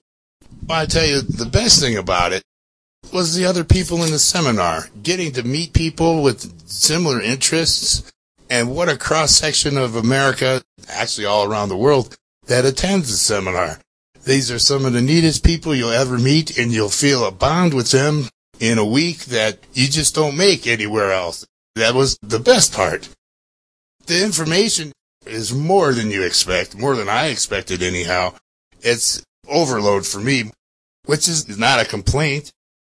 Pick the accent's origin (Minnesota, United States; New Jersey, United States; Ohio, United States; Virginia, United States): Ohio, United States; Sheffield Village